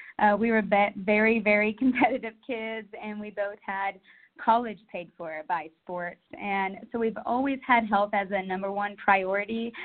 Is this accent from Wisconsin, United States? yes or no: no; Oklahoma, United States; Yeah, no, for like food-wise, because we are both from Oklahoma, so sweet tea was all in moderation